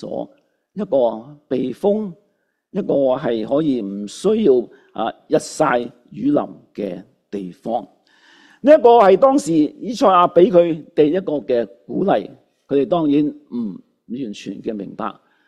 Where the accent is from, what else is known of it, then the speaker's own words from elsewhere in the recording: Canada; 好像今天2025年我们加拿大人渴望一样